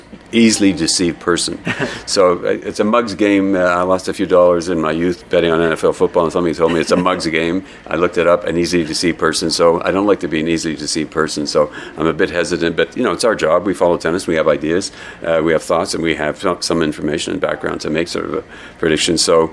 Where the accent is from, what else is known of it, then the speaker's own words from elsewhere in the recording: Montreal, Quebec, Canada; Well, first thing I'll say is I'm originally from Montreal